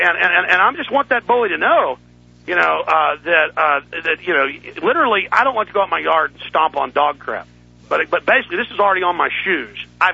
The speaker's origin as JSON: {"language": "English", "region": "Texas", "country": "United States", "said": "I'm from Texas."}